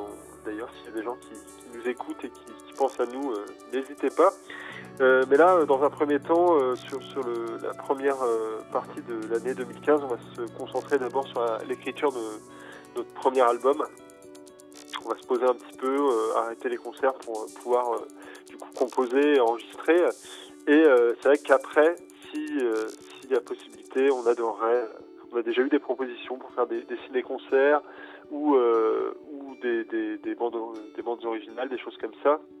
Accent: Rennes, Brittany, France; en tant que Rennais, parce qu'on est tous les trois Rennais

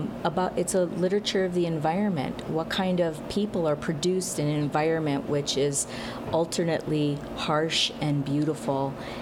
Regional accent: Wisconsin, United States; also born or lived in Michigan / Minnesota; now in Iowa, United States; It's where I grew up. Was born and raised in Wisconsin and have spent time in Michigan and Minnesota and the last 8 years in Iowa.

